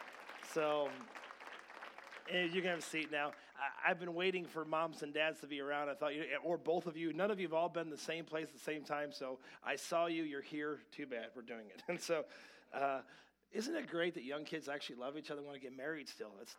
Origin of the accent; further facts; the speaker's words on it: Grand Rapids, Michigan, United States; another guy out of Grand Rapids, my hometown, wrote a book called Love Wins